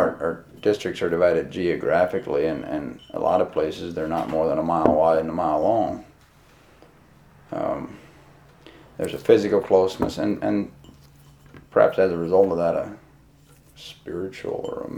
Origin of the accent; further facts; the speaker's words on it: Indiana, United States; also born or lived in Ohio; I remember when we moved, and I was almost 8 years old, and we moved from Ohio to Indiana. And there was a while when I had a yearning to move back there.